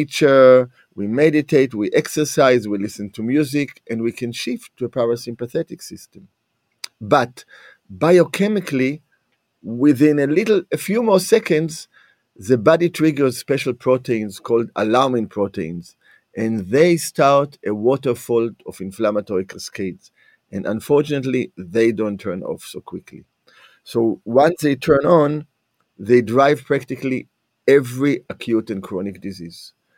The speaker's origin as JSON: {"language": "English", "country": "Israel", "tie": "born or raised there", "accent": "Israeli", "moved": "as an adult", "lives_now": "United States", "said": "My accent comes from Israel. I'm a native of Israel. I went to medical school in Israel. And right now I've been in the United States for about 33 years."}